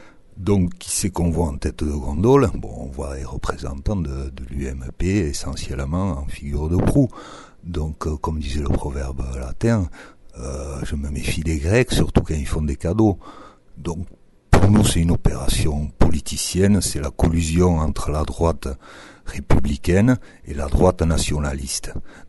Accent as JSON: {"language": "French", "region": "Nouvelle-Aquitaine", "country": "France", "said": "moi, je suis du Pays Basque, je connais les gens, je connais la terre."}